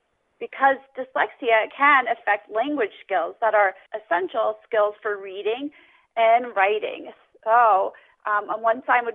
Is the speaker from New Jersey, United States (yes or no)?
no; Baltimore, Maryland, United States; now in Williston, United States; So I'm originally from Baltimore, and I'm living in Williston, North Dakota, finishing up my teaching license online this semester.